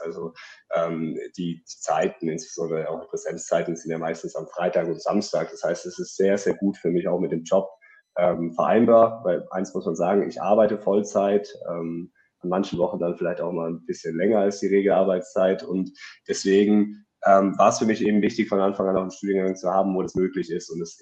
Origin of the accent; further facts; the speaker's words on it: Ulm, Baden-Württemberg, Germany; Ich komme ja beispielsweise aus Ulm, das ist dann noch eine längere Anfahrt.